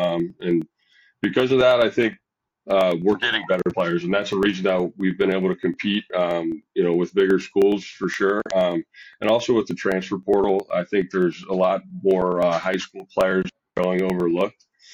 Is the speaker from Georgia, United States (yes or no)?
no; Baltimore, Maryland, United States; I'm from Baltimore, Maryland. I moved up here in the fall of 2012 for my freshman year, and I have been here ever since.